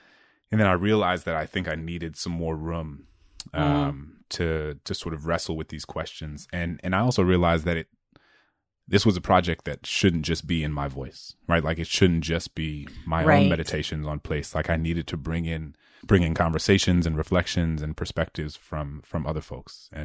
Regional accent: New Orleans, Louisiana, United States; So I was born and raised in New Orleans. Hurricane Katrina was my senior year of high school. So I actually finished school in Houston, but my family still lives in New Orleans.

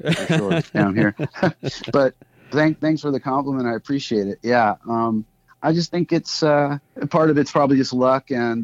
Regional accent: San Diego, California, United States; born there; I root for the Chargers because I was born in San Diego.

